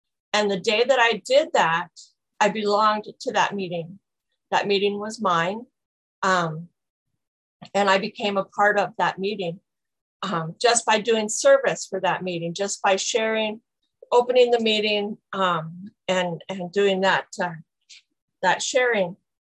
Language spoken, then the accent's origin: English; Montana, United States; I'm from Montana, and I'm a grateful member of the Al-Anon program.